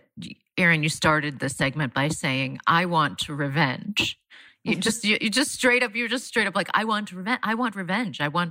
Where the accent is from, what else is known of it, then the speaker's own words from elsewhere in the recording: Florida, United States; I think it's because I'm from Florida.